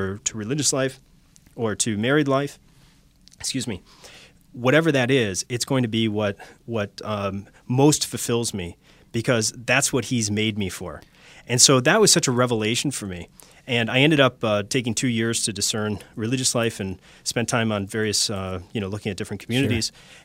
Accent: Chicago, Illinois, United States; also born or lived in Ireland; I lived in Ireland for about 10 years. I did my undergraduate there, and really kind of had a, I grew up in Chicago.

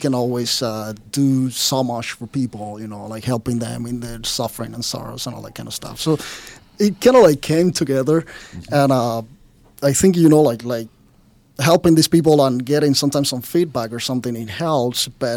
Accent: Cuba; English is a second language; moved away as an adult; now in United States; Well, so I was born in Cuba, came over to the States when I was 25.

